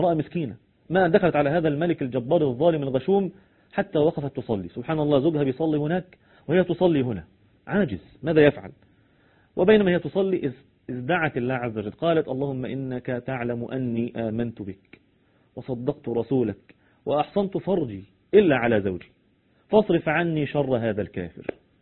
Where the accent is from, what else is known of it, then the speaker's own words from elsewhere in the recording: Egypt; وهو ماشي في الطريق مرة على بلدنا مصر دي